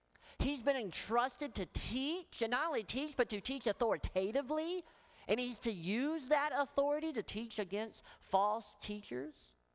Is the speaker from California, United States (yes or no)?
no; Tennessee, United States; I'm from Tennessee, so I do the best I can, okay?